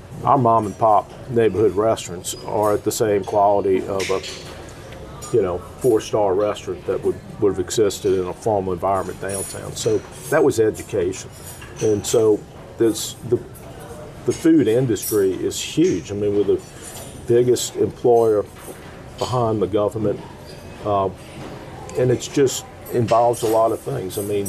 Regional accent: New Orleans, Louisiana, United States; been exposed growing up in New Orleans to just some incredible spirits cocktails.

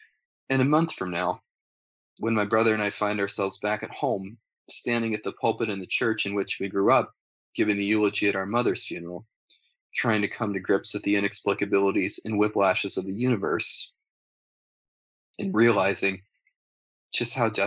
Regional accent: Canada; now in United States; my interpretation as a Canadian pediatrician of the practices of American adult medicine was going to be littered with contingencies.

